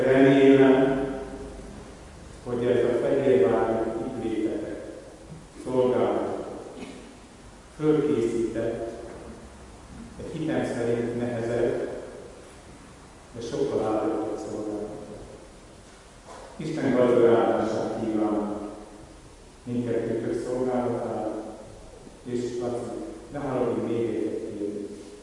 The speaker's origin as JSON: {"language": "Hungarian", "region": "Vojvodina", "country": "Serbia", "tie": "born there", "said": "Vajdaságban születtem."}